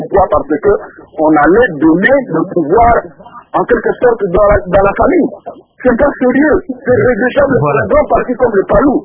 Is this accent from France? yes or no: no; Kikwit, Kwilu, DR Congo; Moi, aujourd'hui, si j'observe, par exemple, ici chez nous, à Kikwit, dans le Kilou, vous verrez les partis politiques qui sont en train de se battre